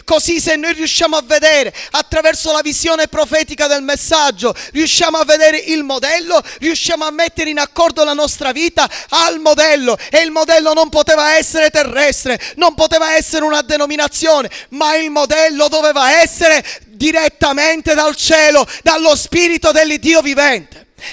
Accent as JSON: {"language": "Italian", "region": "Sicily", "country": "Italy", "said": "parlo da siciliano."}